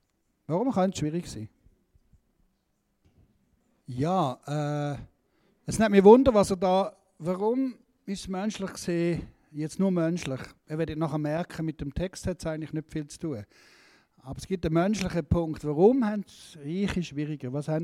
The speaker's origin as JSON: {"language": "German", "country": "Switzerland", "said": "Aber trotzdem sind wir reich als Schweizer, oder?"}